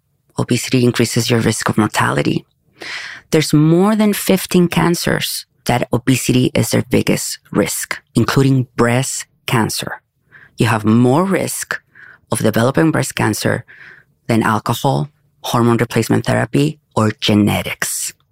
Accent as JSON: {"language": "English", "country": "Mexico", "moved": "as an adult", "lives_now": "United States", "said": "I am originally from Mexico, and that's where I studied medicine."}